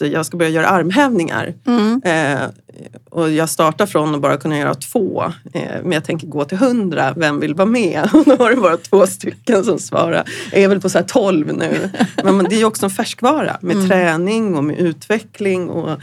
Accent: Stockholm, Stockholm County, Sweden; kommer från Stockholm, eller utanför Stockholm. Har nästan bott i Stockholm hela mitt liv. Gjort en avstickare i Tyskland i 1,5 år ungefär när jag jobbade för Adidas.

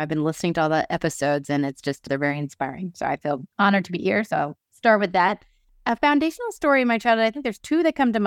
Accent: New York City, New York, United States; And I grew up in New York City and went to an all-girls school there.

